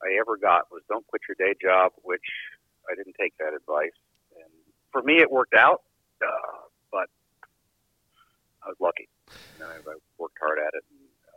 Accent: Iowa, United States; part of it is I grew up in Iowa back when we had lots and lots of pheasants.

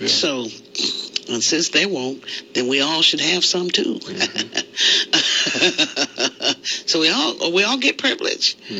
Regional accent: Kansas, United States; I'm from Kansas, for crying out loud.

